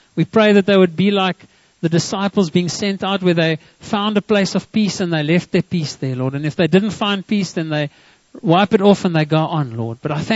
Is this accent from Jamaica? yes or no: no; Graaff-Reinet, Eastern Cape, South Africa; Okay, that's my hometown. They're going to my hometown, Graaffreinet. We call it Graaffreinet, the English people.